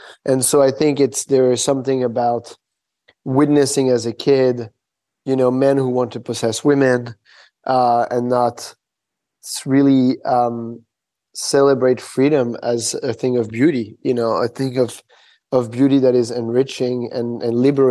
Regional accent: Senegal; And so my experience with dance was the experience of a child growing up in Africa, because we weren't, my mother sent me to didn't send me to a white school when we were in Senegal.

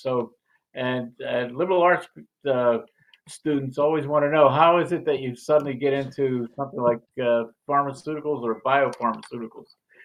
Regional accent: Philadelphia, Pennsylvania, United States; also born or lived in Germany; I came here as an immigrant with my parents. I came from Germany, but my parents were from Ukraine. And so, ultimately, we wound up in Philadelphia.

